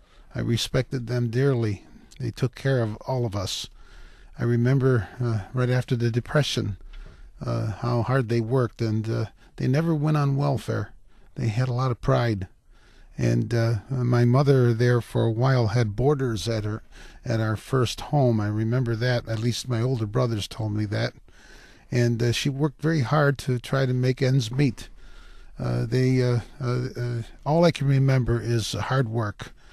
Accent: Detroit, Michigan, United States; I grew up in Detroit, and right in the inner city, about 2 miles away from downtown. My mother and dad both came from the old country, Italy.

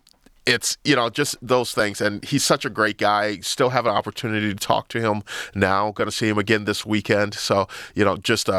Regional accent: Buffalo, New York, United States; When the draft started, I wanted to go to Buffalo because that was my hometown.

